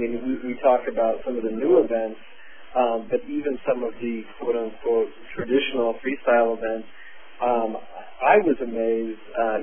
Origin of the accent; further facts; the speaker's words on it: United States; Obviously, as an American fan, I hope they keep that in because that's something we are very good at.